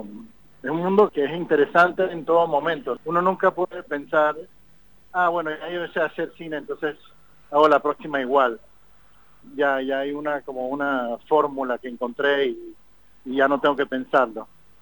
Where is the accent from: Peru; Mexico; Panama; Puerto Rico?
Panama; now in Tel Aviv, Israel; Sí, bueno, es que yo soy de Panamá y no estoy acostumbrado.